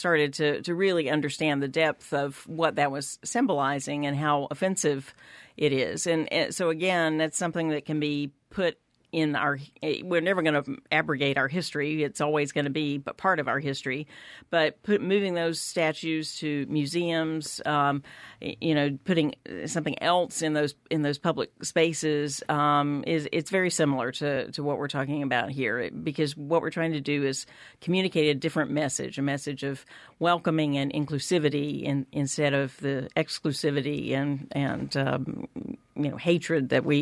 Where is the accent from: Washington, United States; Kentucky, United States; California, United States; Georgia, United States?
Georgia, United States; Actually, I was born in the South. I grew up in the state of Georgia.